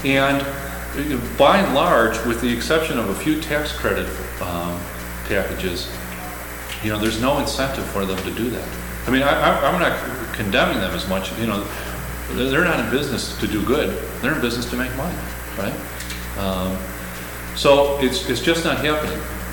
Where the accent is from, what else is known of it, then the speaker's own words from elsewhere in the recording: Chicago, Illinois, United States; And I grew up in Chicago. There's a few places in Chicago that need to just be leveled, absolutely.